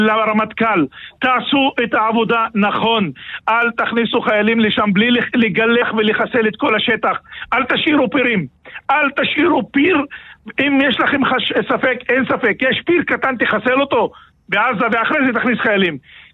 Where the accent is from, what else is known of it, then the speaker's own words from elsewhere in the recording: Northern District, Israel; גם כראש רשות, גם כמנהיג בעידה הדרוזית, וגם כדרוזי במדינת ישראל, אני גם סגן אלוף בצבא.